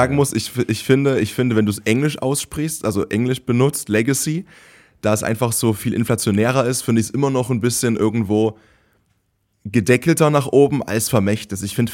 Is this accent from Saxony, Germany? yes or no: yes; Leipzig, Saxony, Germany; Ich bin Leipziger und immer Anhänger von Chemie